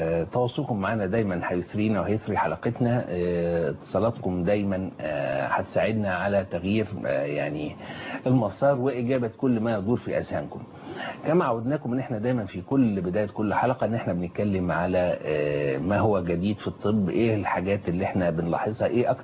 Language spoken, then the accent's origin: Arabic; Egypt; طبعا كنت أتمنى إن إحنا كوطن عربي أو كمصريين إنه يعني إن نكون أصحاب السبق